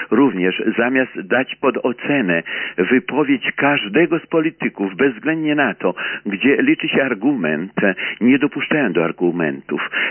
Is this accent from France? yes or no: yes; France; now in Poland; z północnej Polski, chociaż jestem z Francji.